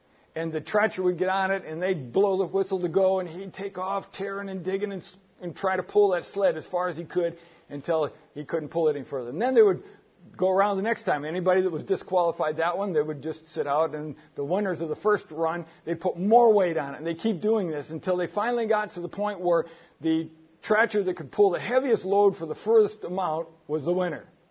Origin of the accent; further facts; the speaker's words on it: Michigan, United States; In my home state, back in the state of Michigan in the U.S., we always had every year at what they called the county fair.